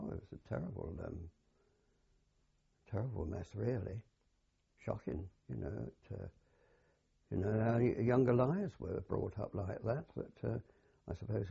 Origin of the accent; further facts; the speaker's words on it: Sialkot, Punjab, Pakistan; born there; I was born in Salcot in India.